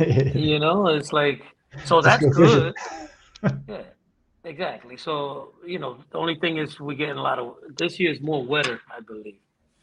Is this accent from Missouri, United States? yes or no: no; New York City, New York, United States; born there; And I was born in New York City, so I'm a tough mother freaker.